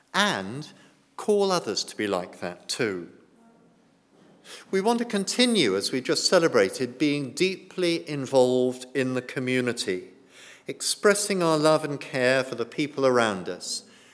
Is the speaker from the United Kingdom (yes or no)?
yes; United Kingdom; I know we're British, I know we worry about what people might think and so on